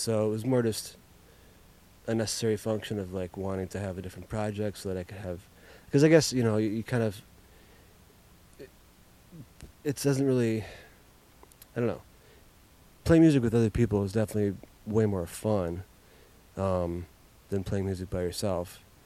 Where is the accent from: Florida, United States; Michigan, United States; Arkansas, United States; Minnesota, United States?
Minnesota, United States; Minneapolis; Yeah, I grew up in South Minneapolis.